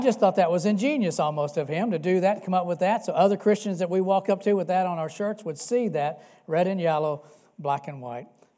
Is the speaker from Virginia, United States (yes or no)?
no; Louisville, Kentucky, United States; I know the community that I grew up in Southeast Louisville is that way.